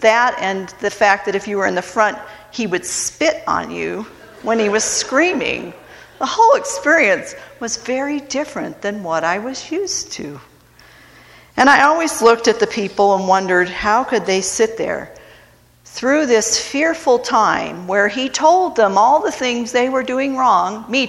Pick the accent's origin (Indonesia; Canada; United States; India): United States; Cleveland, Ohio; I grew up in the United Church of Christ in Cleveland, Ohio.